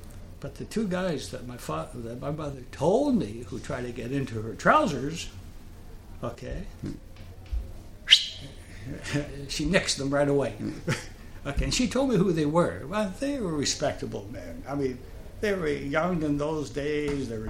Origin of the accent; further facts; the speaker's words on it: Vancouver, British Columbia, Canada; born there; In the East End of Vancouver.